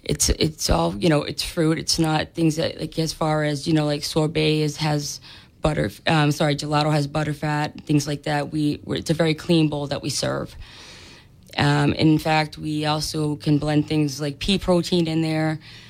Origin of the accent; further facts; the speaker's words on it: Nantucket, Massachusetts, United States; now in Fairhaven, United States; and I actually moved to Fairhaven from Nantucket in October of last year. And we're from Nantucket, and we wanted something that was the closest we could.